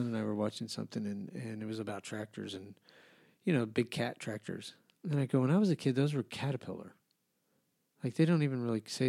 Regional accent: New Mexico, United States; also born or lived in California; You know, I grew up in New Mexico and California.

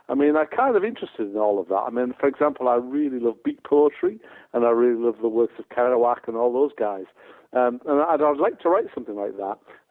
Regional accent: North East England, United Kingdom; So it's all kind of second nature to us Teesiders.

